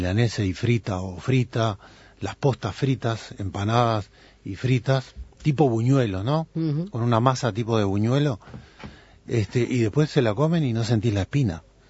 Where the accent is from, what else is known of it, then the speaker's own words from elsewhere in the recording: Melo, Cerro Largo, Uruguay; El Melo, mi ciudad natal